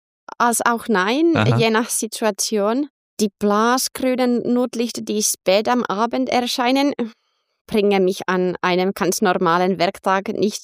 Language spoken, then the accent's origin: German; Finland; ich komme aus dem Lakeland, Järvisuomi.